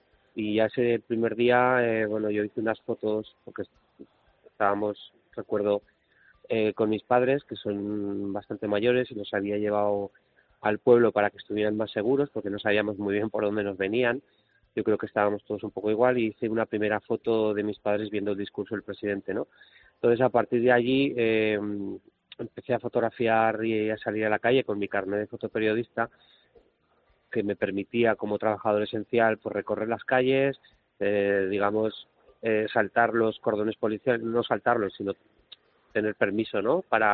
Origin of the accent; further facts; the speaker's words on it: Huesca, Aragon, Spain; porque yo vivo en Huesca, soy de Huesca